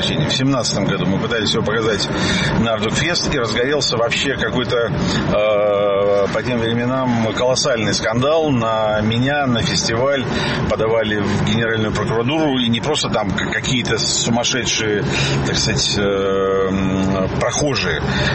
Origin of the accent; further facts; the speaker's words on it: Russia; moved away; когда я эмигрировал из России в 2014 году